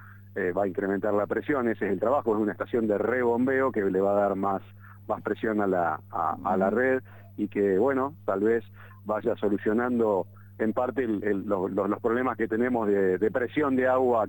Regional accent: Santa Fe, Argentina; ahora tengamos que pagar 342 millones de pesos como santafesinos, digamos, ¿no?

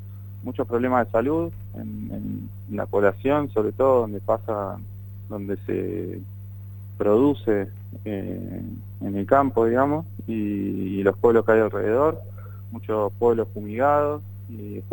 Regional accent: Buenos Aires, Argentina; que queda 2 horas de acá de Capital Federal, que es de donde soy yo, digamos.

